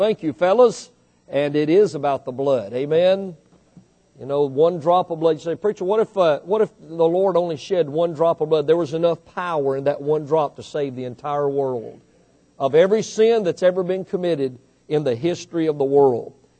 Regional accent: United States; I'm here to tell you, my friend, I'm American from the top of my head to the bottom of my feet.

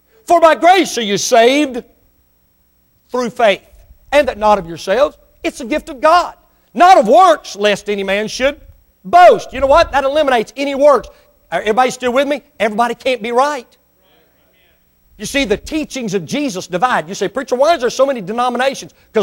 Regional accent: Mississippi, United States; born there; I'm not real smart. I was born in Mississippi. I did graduate school though.

